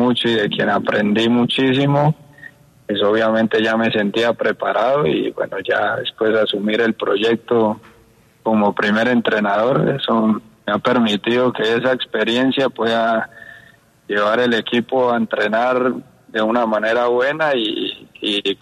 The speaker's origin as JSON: {"language": "Spanish", "town": "Bucaramanga", "region": "Santander", "country": "Colombia", "tie": "born or raised there", "also_born_or_lived": "Manizales", "said": "yo soy criado en Bucaramanga, nací en Manizales, pero muy pequeño llegué a Bucaramanga, y allá me crié"}